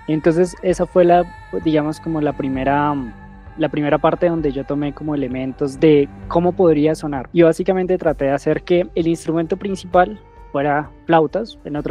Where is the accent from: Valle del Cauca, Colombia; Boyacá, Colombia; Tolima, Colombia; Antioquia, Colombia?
Boyacá, Colombia; Nobsa; esta región donde yo vivo, donde yo soy de Nopsa, el Templo del Sol queda a 15 minutos de aquí en carro.